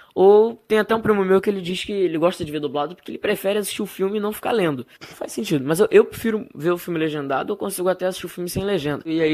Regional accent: Niterói, Rio de Janeiro, Brazil; sou de Niterói, Rio de Janeiro. Tenho 15 anos

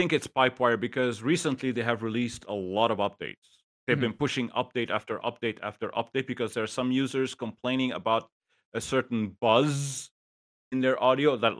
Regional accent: Lebanon; English is a second language; Okay, in case people don't know, I'm from Lebanon.

